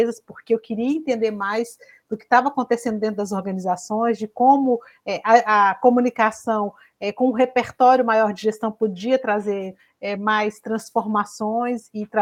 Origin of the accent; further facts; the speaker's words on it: Belo Horizonte, Minas Gerais, Brazil; now in Campinas, Brazil; Belo Horizonte, de onde eu vim, né, nasci e cresci em Belo Horizonte, e também Campinas, de onde eu falo aqui neste episódio.